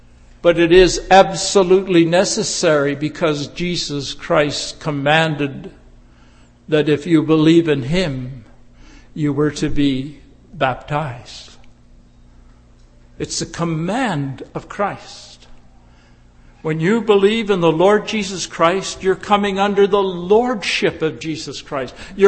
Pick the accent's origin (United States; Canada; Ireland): Canada; Dryden, Ontario; I come from Dryden, Ontario. I was born in Dryden, Ontario. I've come 77 years now in my life.